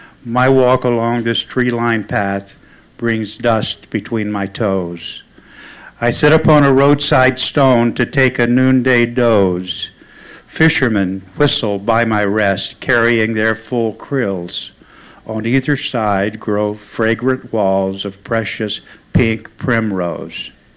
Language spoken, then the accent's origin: English; Arkansas, United States; because Joan said I had to read some of my Arkansas stuff, so my growing up in Arkansas.